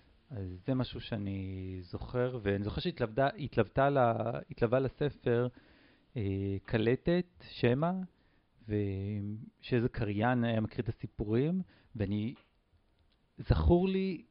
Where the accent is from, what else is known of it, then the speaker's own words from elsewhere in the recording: Ashdod, Southern District, Israel; לפני כמה שנים טובות, הגעתי מאשדוד. שם גדלתי.